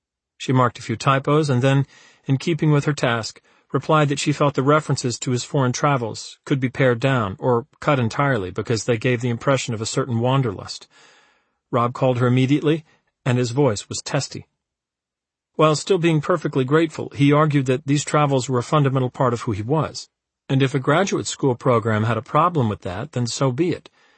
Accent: Orange, New Jersey, United States; I realized that growing up in Orange, New Jersey was not the worst starting point imaginable.

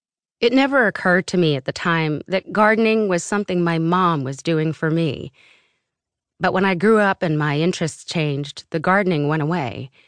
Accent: New York City, New York, United States; I grew up on the Upper East Side in a townhouse they've owned for 30 years.

